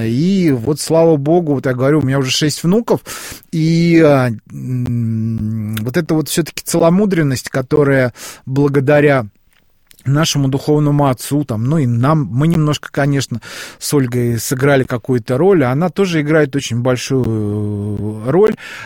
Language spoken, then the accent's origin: Russian; Nizhny Novgorod, Nizhny Novgorod Oblast, Russia; Я сам из Нижнего Новгорода. Я многократно там бывал.